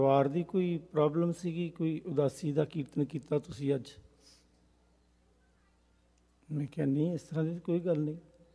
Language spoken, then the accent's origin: Punjabi; Punjab, India; ਮੇਰੇ ਪਿੰਡ ਦੇ ਵਿੱਚ, ਜਿਸ ਪਿੰਡ ਦਾ ਮੈਂ ਜੰਮਪਲ ਹਾਂ, ਜ਼ਿਲ੍ਹਾ ਗੁਰਦਾਸਪੁਰ ਵਿੱਚ